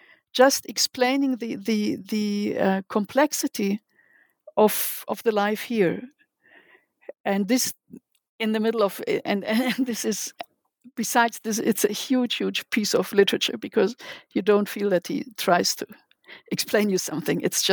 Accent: Germany; English is a second language; now in Israel; I came from Germany. I was here I learned Hebrew in Hebrew classes in Ulpanim.

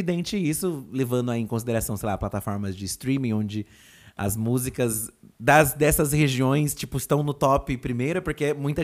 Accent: Mauá, São Paulo, Brazil; Temos aqui mais pessoas da minha região de Mauá, ó. Pridernoca, eu fui criada em Mauá.

